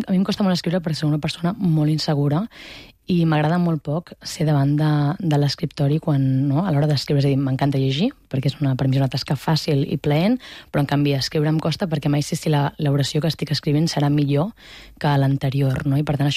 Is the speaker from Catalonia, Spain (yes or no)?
yes; Barcelona, Catalonia, Spain; tot i que jo ja no visc a Barcelona, sóc nascuda a Barcelona i, per tant, m'he socialitzat, no?, la gran part de la meva vida l'he fet aquí